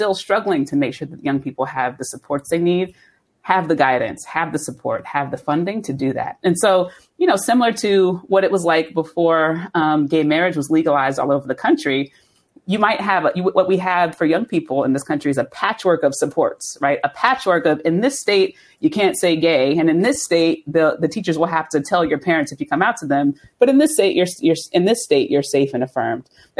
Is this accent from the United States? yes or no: yes; Cincinnati, Ohio, United States; now in New York, United States; I'm from Cincinnati, Ohio, originally, so I'm from the Midwest.